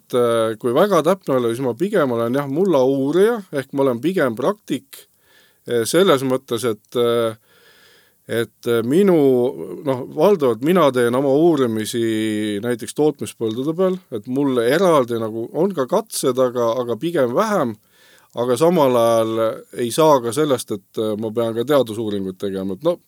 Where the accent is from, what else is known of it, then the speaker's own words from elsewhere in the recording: Saare County, Estonia; Ja minul muidugi ei olnud mingit tahtmist raisata oma terved suve Tartus, olles saarlane.